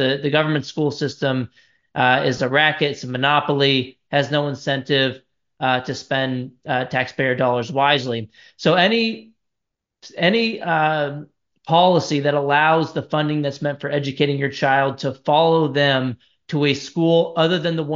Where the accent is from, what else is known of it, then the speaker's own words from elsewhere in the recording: San Antonio, Texas, United States; For myself, I grew up in San Antonio, Texas. I live here now as well.